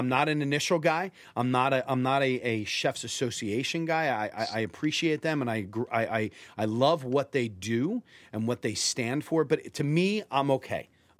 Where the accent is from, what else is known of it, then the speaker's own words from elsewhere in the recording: Philadelphia, Pennsylvania, United States; Dude, you know I'm from Philly, right?